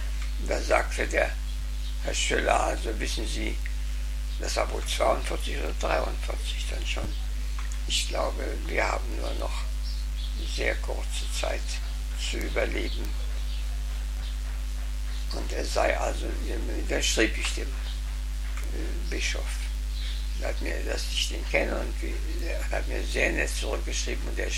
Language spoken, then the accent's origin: German; Guttenberg, Bavaria, Germany; zum Beispiel in meinem Heimatort Guttenberg von 3000 Einwohnern war nur ein einziger Arzt viele Jahre